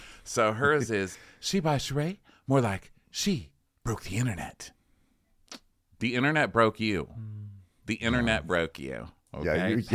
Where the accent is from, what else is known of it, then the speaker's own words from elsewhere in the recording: El Paso, Texas, United States; Yeah, because I'm from El Paso.